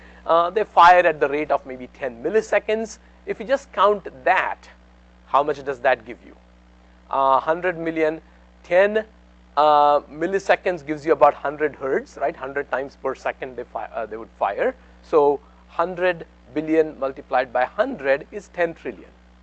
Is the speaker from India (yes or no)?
yes; India; This particular machine happens to be in my hometown where I grew up, so in India.